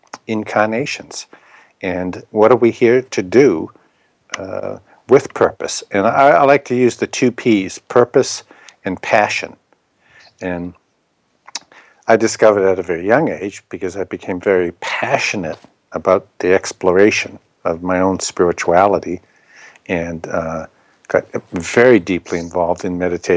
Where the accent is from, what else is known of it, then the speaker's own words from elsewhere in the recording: Boston, Massachusetts, United States; I loved the ocean. I grew up in the Boston, Cape Cod area, and I would sit and walk by the ocean for hours and hours